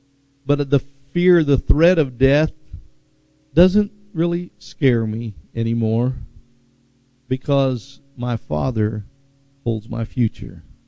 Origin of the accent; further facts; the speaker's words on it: Tulsa, Oklahoma, United States; Growing up in West Tulsa, there was an area called the Ditcher.